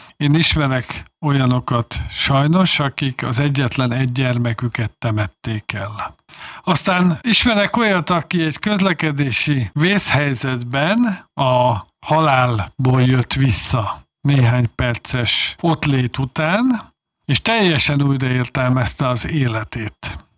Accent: Budapest, Hungary; born there; Budapest területén, szülőhelyemen elsősorban

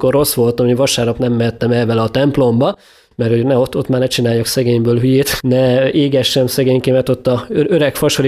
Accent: Budapest, Hungary; Tőzsgyökeres budapesti családból származom, és 1907-ben építette dédapám azt a lőrinci házat, ahol gyakorlatilag én is felnőttem némi belvárosi Izabella utcai kitérőkkel, de valóban egy városias polgári családból származom. Édesanyám evangélikus, édesapám reformátusnak

